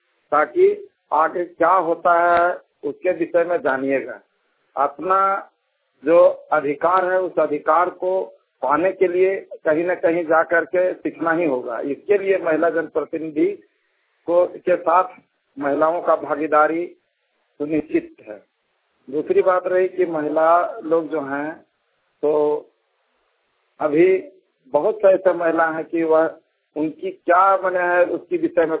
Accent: Dadi, Jharkhand, India; ग्राम डाड़ी का निवासी हूँ। डाड़ी पंचायत अंतर्गत मेरा गांव पड़ता है, सिमरिया प्रखंड का रहने वाला हूँ। चतरा जिला मेरा पड़ता है

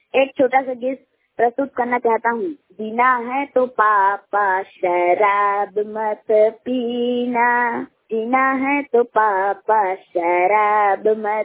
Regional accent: Bhadora, Chhattisgarh, India; मैं ग्राम भडोरा का रहने वाला हूँ, जिला जंगी चापा छत्तीसगढ़ का रहने वाला हूँ। मैं कक्षा छठी में पढ़ाई करता हूँ

